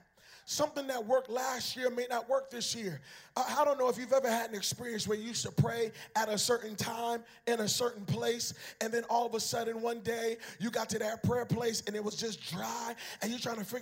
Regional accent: Boston, Massachusetts, United States; now in North Carolina, United States; I'm from Boston, Massachusetts, and I've been living in North Carolina now going on 2 years.

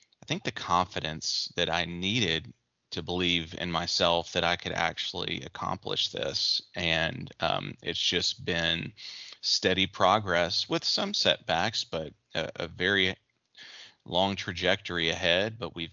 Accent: Memphis, Tennessee, United States; But not having lived in my hometown, Memphis, for a while from high school, college, and serving in the Army for 10 years, I finally made it back in 2018.

